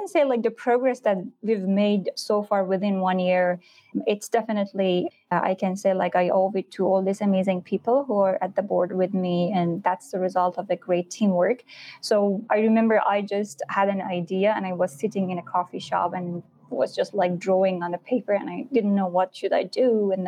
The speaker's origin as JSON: {"language": "English", "country": "Iran", "tie": "born or raised there", "second_language": "English", "said": "because I was born as a refugee, so I faced a lot of challenges growing up in Iran."}